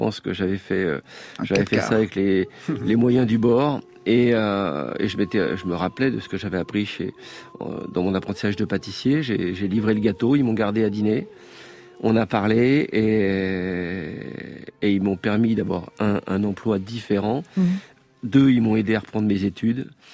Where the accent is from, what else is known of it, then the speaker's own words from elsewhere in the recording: France; moved away as an adult; j'ai quitté la France